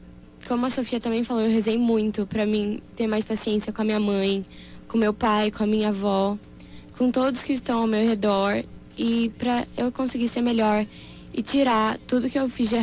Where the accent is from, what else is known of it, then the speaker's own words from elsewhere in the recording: Dourados, Mato Grosso do Sul, Brazil; Eu sou daqui de Dourados.